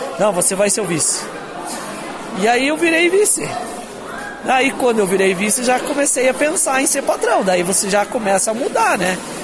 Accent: Capão Bonito do Sul, Rio Grande do Sul, Brazil; also born or lived in Lagoa Vermelha; a gente é do Capão Bonito, tá? Eu sou natural de Lagoa porque Capão Bonito não existia

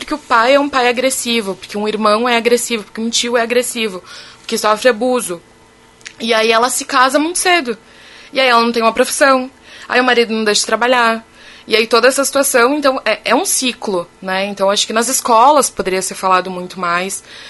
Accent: Lagoa Vermelha, Rio Grande do Sul, Brazil; also born or lived in Bento Gonçalves; Não, eu sou de Lagoa Vermelha.

